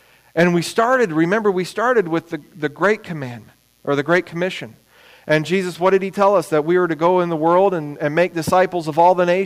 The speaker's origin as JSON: {"language": "English", "region": "England", "country": "United Kingdom", "tie": "born or raised there", "said": "I remember growing up in England"}